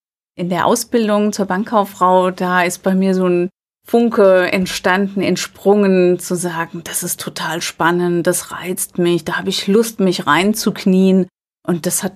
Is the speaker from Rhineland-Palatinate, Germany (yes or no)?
yes; Albig, Rhineland-Palatinate, Germany; Ja, ich bin im Vorort von Alzey aufgewachsen, in Albig, kleiner Ort, 3 Kilometer von Alzey entfernt. Und lebe heute noch in Alzey.